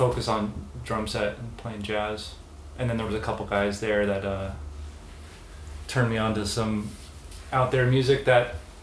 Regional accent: Oregon, United States; I'm from Oregon, and it's where I was born and raised, and I went to the University of Oregon out of high school to do music

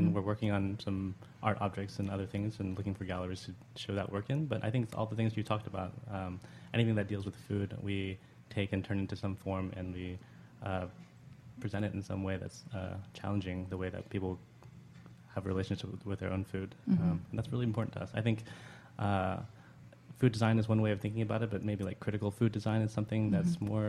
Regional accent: Houston, Texas, United States; I hail from Houston, Texas.

